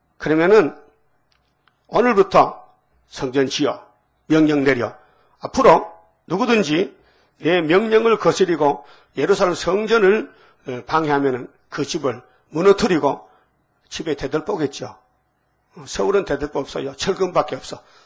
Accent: Uiseong, North Gyeongsang, South Korea; 나하고 알고 보니 선산이요. 난 의성인데.

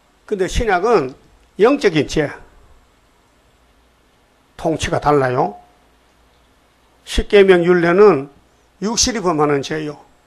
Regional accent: North Gyeongsang, South Korea; 나는 경상북도에서 왔고

